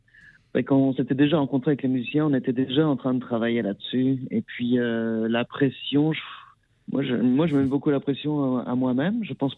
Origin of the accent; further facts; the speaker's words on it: France; je suis français.